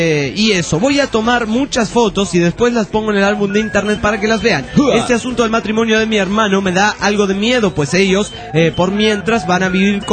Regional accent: Panama; de Panamá.

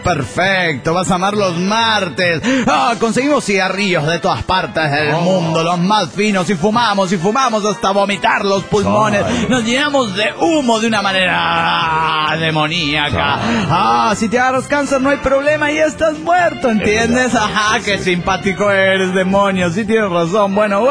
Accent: Balearic Islands, Spain; de Mallorca, España.

